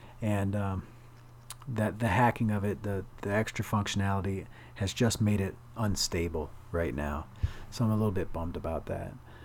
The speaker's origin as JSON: {"language": "English", "town": "Boston", "region": "Massachusetts", "country": "United States", "said": "I'm not a big baseball fan, but I'm a Boston fan now. I'm from Boston."}